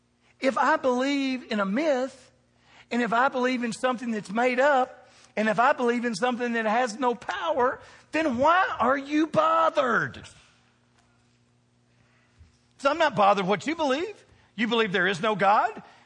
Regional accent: the South, United States; I mean, I'm from the South. I've been around guns all the time.

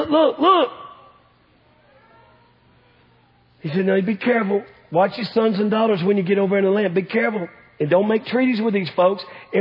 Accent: the South, United States; I'm from the South. I'm proud to be from the South. I will never be from anywhere else.

